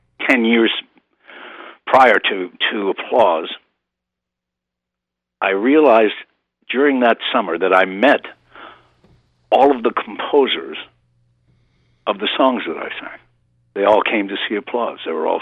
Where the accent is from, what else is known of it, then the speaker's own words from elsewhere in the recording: Winnipeg, Manitoba, Canada; the roots were that 55 years ago in my hometown of Winnipeg, Canada, I had a nightclub act